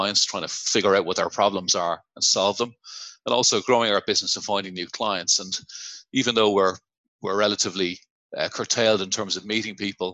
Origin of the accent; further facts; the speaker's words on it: Dublin, Leinster, Ireland; moved away as an adult; now in St Albans, United Kingdom; I'm not originally from St. Albans, where I'm living here, just on the northern edge of London. Originally from the south of Dublin. Been living here in the UK for 7 years